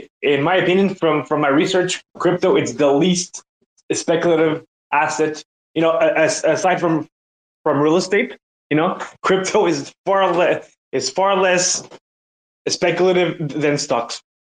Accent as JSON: {"language": "English", "country": "Canada", "said": "Okay, yeah, okay."}